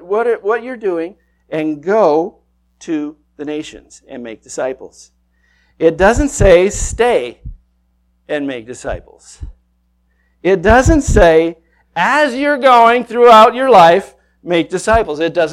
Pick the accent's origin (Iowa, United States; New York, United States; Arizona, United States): Iowa, United States; Marshalltown; I'm from Marshalltown, Iowa. You don't get any more redneck than that.